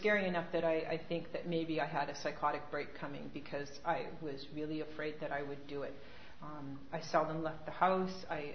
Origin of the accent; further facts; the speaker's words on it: Regina, Saskatchewan, Canada; we ended up back in my hometown, which is Saskatchewan. I'm from Regina.